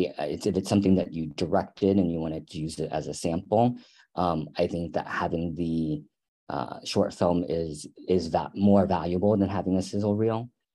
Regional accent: Texas, United States; So I am a Texan born and raised, if we're going to go that far back. I went to school in New York

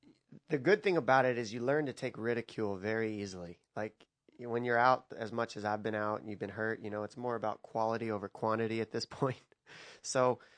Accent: Arizona, United States; now in San Diego, United States; I'm from Arizona. That's where I was raised, but I was born in San Diego, and now I live in San Diego.

